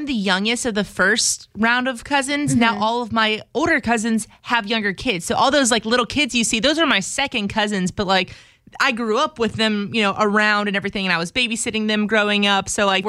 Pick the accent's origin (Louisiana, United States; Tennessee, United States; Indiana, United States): Louisiana, United States; Baton Rouge; I mean, growing up in Baton Rouge, we had a Nymphas.